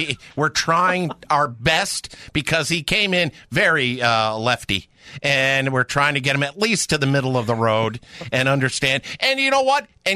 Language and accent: English; Mound, Minnesota, United States; I grew up in Mound.